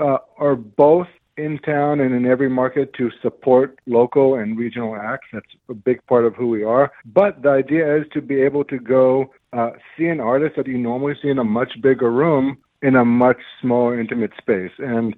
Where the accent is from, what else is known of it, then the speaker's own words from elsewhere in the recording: Israel; moved away as an adult; also born or lived in United States; So, I'm born and raised in Israel. I followed my dream to play baseball in the United States.